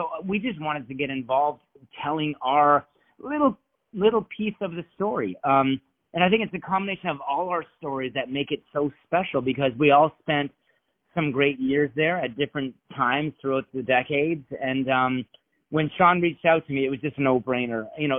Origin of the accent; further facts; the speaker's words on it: Canada; It was the go-to channel as a Canadian kid growing up.